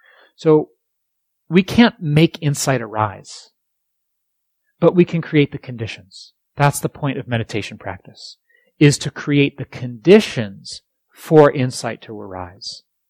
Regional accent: East Coast, United States; I grew up on the East Coast, and there the forests are many deciduous forests.

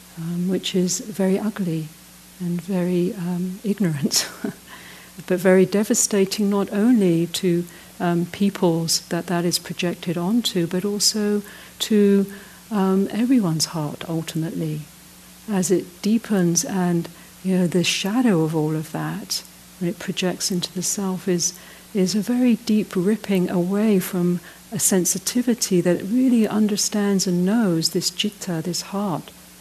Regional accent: United Kingdom; And also I'm from Britain. You know, Britain has not, you know, they say I have an Irish father, so I also am actually Anglo-Irish

